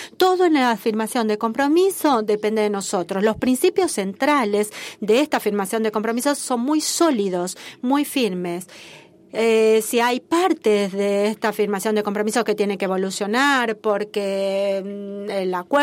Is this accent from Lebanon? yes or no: yes; Beirut, Beirut Governorate, Lebanon; Yo crecí, me crié en Beirut, donde había 18 facciones que durante 15 años pelearon por estos rótulos.